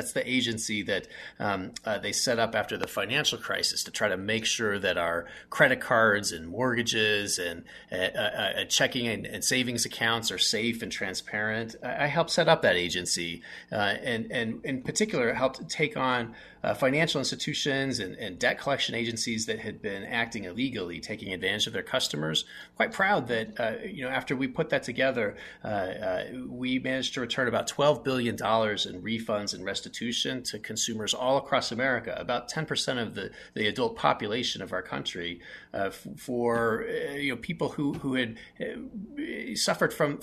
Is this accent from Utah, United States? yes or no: yes; West Valley City, Utah, United States; And I grew up in West Valley City with very limited income and, worked hard as a kid.